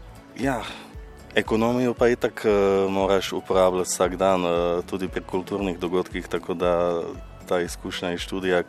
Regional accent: eastern Slovakia, Slovakia; Slovenian is a second language; now in Ljubljana, Slovenia; sem rojen na Čehoslovaškem, ki je zdaj razdeljena na Češko-Slovaško, to pomeni po novem sem iz Slovaške. Po starih starših pa po svojih starših sem v bistvu še celo Rusin iz vzhodne Slovaške. Tudi sem evropejc

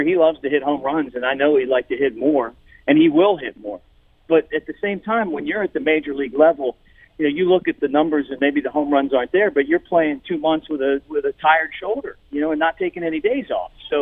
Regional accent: Baltimore, Maryland, United States; I grew up in Baltimore.

